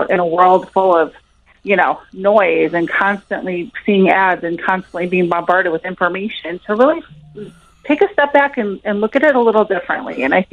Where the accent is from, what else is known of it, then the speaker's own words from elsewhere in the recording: Tinley Park, Illinois, United States; I'm from the south side of Chicago, so south suburbs. I grew up in Tinley Park.